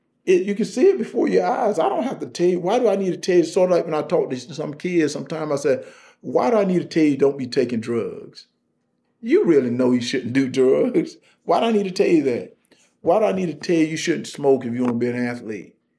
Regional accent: Wrightsville, Georgia, United States; And all of a sudden, every African-American leader, black leaders from all over the country came to Wrightsville, Georgia, my little town.

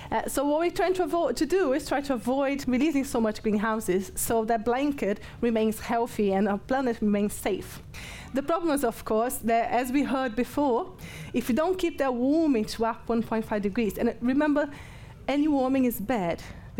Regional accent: Brazil; moved away as an adult; now in Nottingham, United Kingdom; So I live in Nottingham. I'm originally from Brazil. I've been in Nottingham for almost 20 years.

